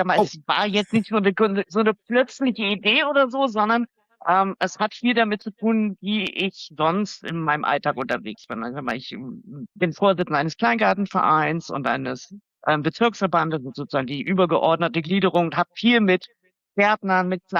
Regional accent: East Germany, Germany; Ich sage und schreibe gerne, ich bin im Osten aufgewachsen. Ne? Ja. Auch wenn ich beim Mauerfall erst 5 Jahre alt war.

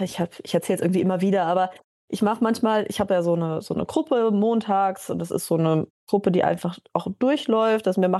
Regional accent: Ingelheim, Rhineland-Palatinate, Germany; Ingelheim, das ist in der Nähe von Mainz.

